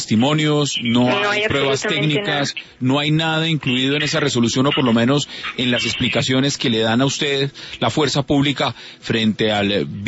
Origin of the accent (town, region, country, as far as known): Colombia